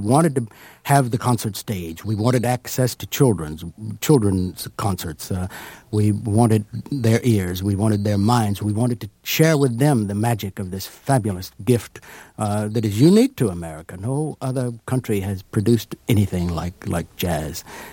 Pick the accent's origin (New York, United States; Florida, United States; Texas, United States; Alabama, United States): Alabama, United States; Sheffield; the sound of a great contralto in my hometown of Sheffield, Alabama, named